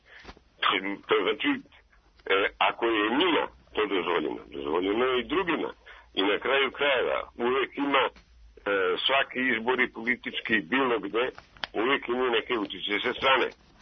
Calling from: Ćuprija, Serbia; O tome sigurno mnogi razmišljaju, mnogi ljudi, što kod nas u Srbiji.

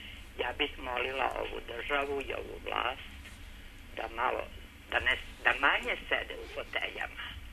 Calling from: Aranđelovac, Šumadija, Serbia; Iz Aranđelovca.

